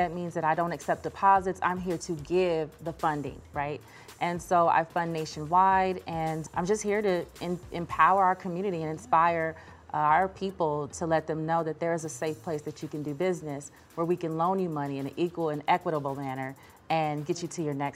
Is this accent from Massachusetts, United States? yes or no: no; Los Angeles, California, United States; We grew up in South Central LA. So I was a latchkey.